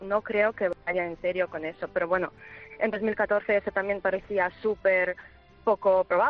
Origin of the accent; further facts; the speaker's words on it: Ukraine; Spanish is a second language; now in Alicante, Spain; No, soy ucraniana y vivo en Alicante.